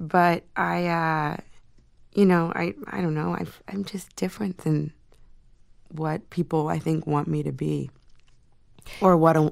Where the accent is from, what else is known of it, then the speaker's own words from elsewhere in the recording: Pennsylvania, United States; I also, for some reason, when I'm on stage, I can sound very Midwestern, which I'm not. I'm from Central Pennsylvania